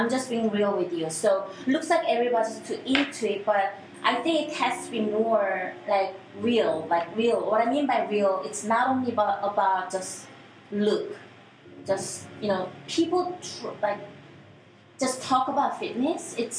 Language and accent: English; South Korea; English is a second language; moved away as an adult; also born or lived in United States; I am not American, and all my 20 years I was raised and lived in Korea, so I was born also.